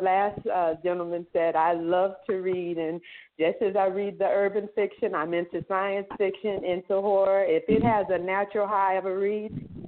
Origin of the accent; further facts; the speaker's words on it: Miami, Florida, United States; I'm from Miami, Florida, and it is just a natural high to see an African-American woman to do horror books.